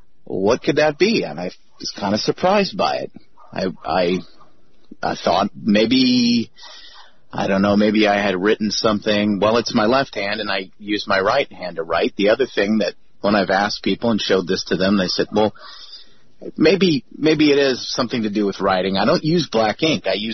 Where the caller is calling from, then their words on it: Michigan, United States; I'm calling from Michigan.